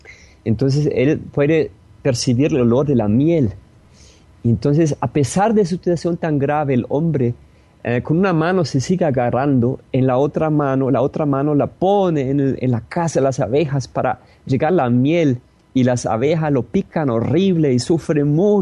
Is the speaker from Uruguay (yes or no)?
no; Germany; Spanish is a second language; now in Medellín, Colombia; Soy originalmente de Alemania. Vivo acá en Colombia hace 11 años